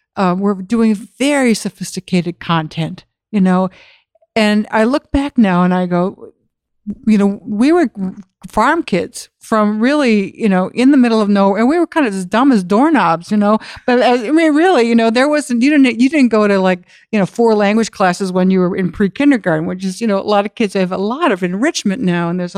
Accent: Wisconsin, United States; You know, I share Midwest roots with you, and I came from Wisconsin, and I've said it publicly that I really came from the middle of nowhere, and as a kid in a rural environment

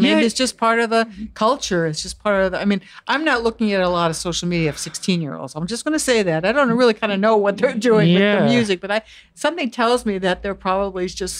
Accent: Midwest, United States; And I grew up in the Midwest.

